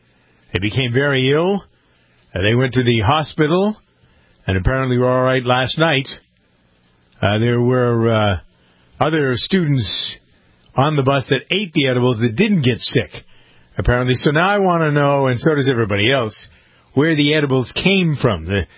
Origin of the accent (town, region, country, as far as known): Framingham, Massachusetts, United States; born or raised there